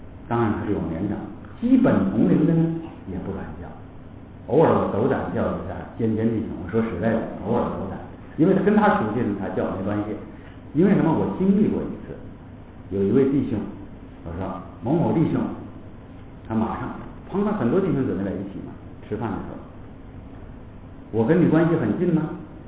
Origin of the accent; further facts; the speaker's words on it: China; 我们中国人呢，最没有的东西，最少的东西就是坦诚。